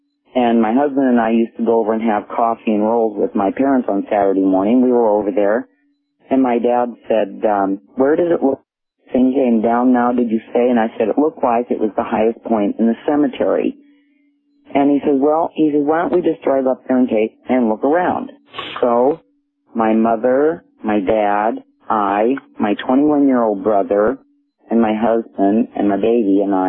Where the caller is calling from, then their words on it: Omaha, Nebraska, United States; I'm calling from Omaha, Nebraska.